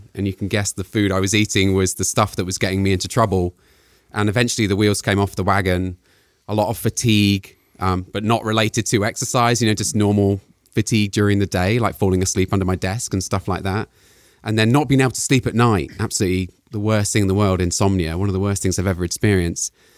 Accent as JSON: {"language": "English", "country": "United Kingdom", "moved": "yes", "lives_now": "San Jose, United States", "said": "So yeah, I'm British, obviously. I came to the West Coast in 2001"}